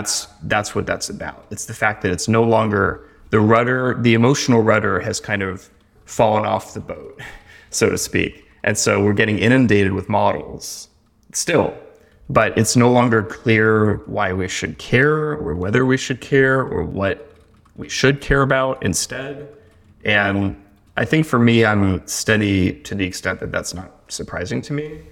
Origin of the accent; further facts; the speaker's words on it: Appalachia, United States; But there's a story where I grew up in Appalachia about the fence post turtle